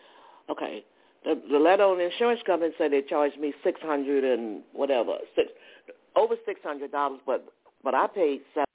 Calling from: Georgia, United States; How you doing? I'm calling from Georgia.

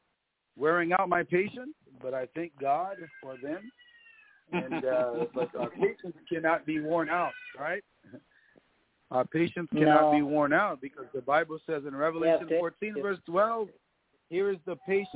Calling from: Mountain Home, Arkansas, United States; I'm calling from Mountain Home, Arkansas.

